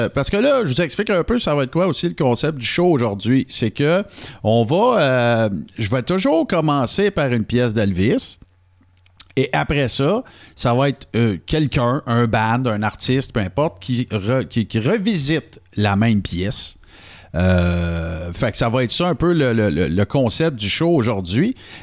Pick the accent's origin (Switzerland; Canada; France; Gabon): Canada; Béarn, Quebec; Moi, je viens de Béarn, on Témiscamingue.